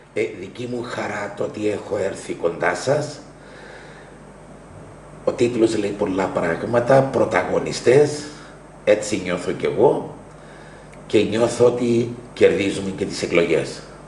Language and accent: Greek; Paralimni, Famagusta District, Cyprus; Γεννήθηκα στο Παραλίμνη το 1959, στη δεκαετία του 70 μετικήσαμε στην Αμόχωστον οικογενειακός, όπου με βρήκε και η τουρκική εισβολή εκεί πέρα.